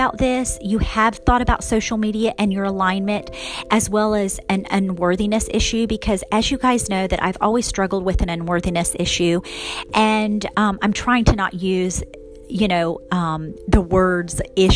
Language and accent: English; Brooksville, United States; why I would be searching in Brooksville, my hometown, to find a house to live on.